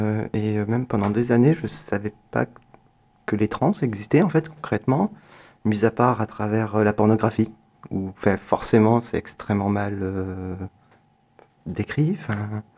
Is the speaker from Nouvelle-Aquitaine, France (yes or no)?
no; Marseille, Provence-Alpes-Côte d'Azur, France; moved away as an adult; Voilà, je suis originaire de Marseille et ça devenait invivable.